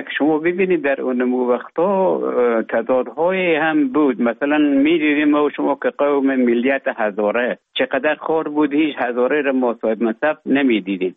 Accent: Afghanistan; moved away as an adult; also born or lived in Russia; now in Finland; تا زمانی که ببخشن طالبا آمدن من در افغانستان بودم. بعد از ای که از افغانستان طالبا آمدن به اوج گذاره محکمه که مشکل بود و آمدم به طرف های روسیه و از روسیه آمدم به ایجه بفنلان.

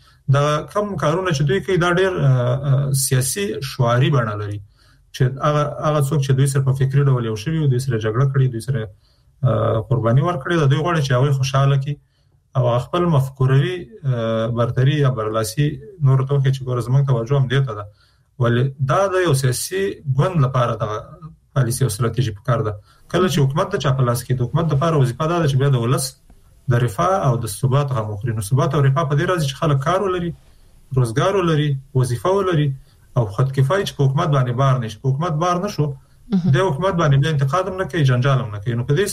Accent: Afghanistan; نو چون موږ د افغانستان خلک یو

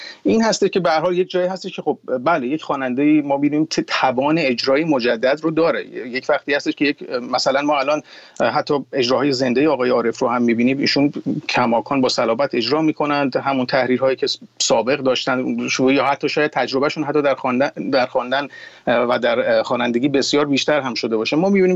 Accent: Iran; به هر حال همه ما ایرانی هستیم

